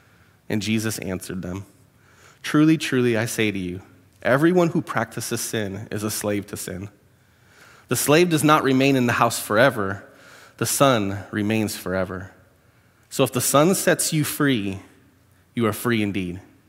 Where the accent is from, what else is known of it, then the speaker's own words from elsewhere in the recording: Wisconsin, United States; I grew up in Wisconsin. This is mild compared to up there.